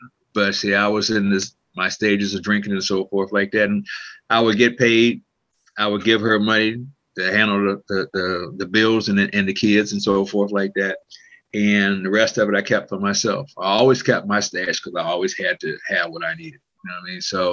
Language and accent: English; Cleveland, Ohio, United States; now in Columbus, United States; I was born and raised in Cleveland. I lived in Cleveland all my life, except for the 3 years I was in the Army.